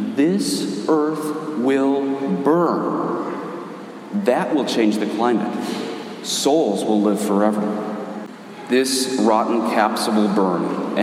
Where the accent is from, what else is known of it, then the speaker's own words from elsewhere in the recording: Colorado, United States; I'm from Colorado. I still have a little hippie in me.